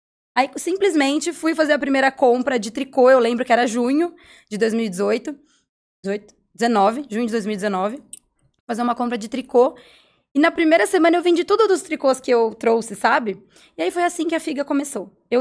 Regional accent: Atibaia, São Paulo, Brazil; now in Araraquara, Brazil; Eu sou de Atibaia e nasci aqui.

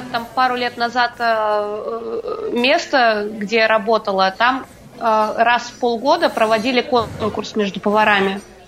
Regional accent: Republic of Karelia, Russia; Учитывая, что я сама из Карелии, то бишь, ну, я севернее Петербурга родилась

